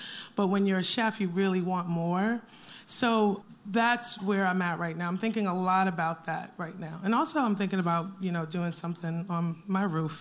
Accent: New York City, New York, United States; now in Savannah, United States; When I moved here, I really wanted to just try to buy things very, very locally. And I'm from New York City, so, you know, local is sort of, you know, a state of mind.

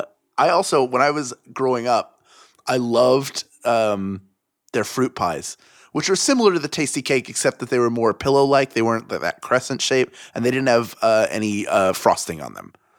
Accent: Huntingdon Valley, Pennsylvania, United States; right near my hometown of Huntington Valley in Glenside, where that theater is.

